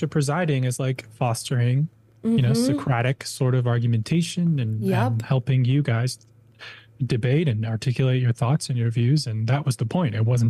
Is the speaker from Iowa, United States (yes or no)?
no; Minnesota, United States; Sally, I'm from Minnesota originally, my family is